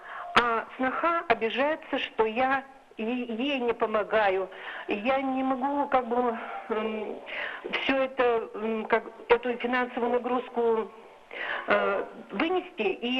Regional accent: Udmurtia, Russia; я из Удмуртии.

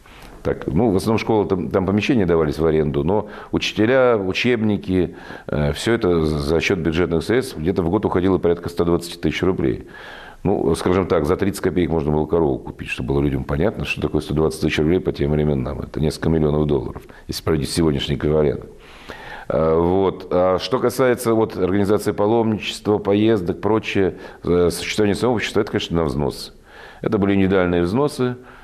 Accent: Saint Petersburg, Russia; в Санкт-Петербурге, в моем родном городе.

